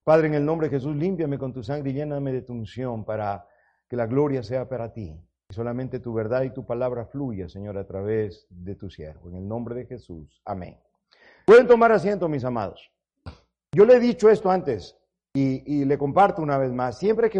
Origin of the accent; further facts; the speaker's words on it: Ecuador; Yo recuerdo cuando crecimos allá en Ecuador, mi amado era precioso, salía con mis hermanos a jugar pelota en la calle